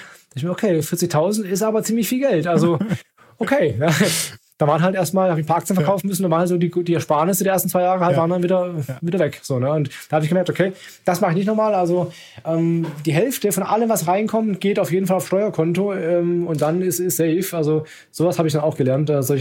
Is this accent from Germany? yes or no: yes; Baden-Württemberg, Germany; Ich bin Schwabe, so auch eigentlich im Herzen und auch von der Geburt her